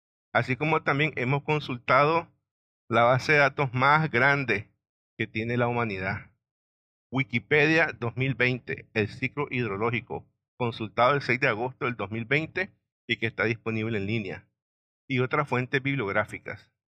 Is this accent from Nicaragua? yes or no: yes; Nicaragua; Hola amigos … de Nicaragua